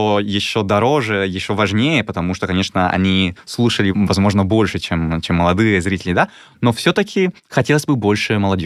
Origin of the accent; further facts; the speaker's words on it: Venice, Veneto, Italy; Russian is a second language; я из Венеции, мои друзья, ну, все вокруг удобно, красиво, каналы.